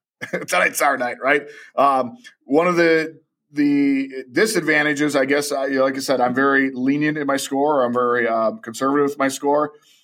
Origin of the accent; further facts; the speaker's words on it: Wrightstown, Wisconsin, United States; I have a Coleman bias because I'm up from that neck of the woods, growing up in Wrightstown.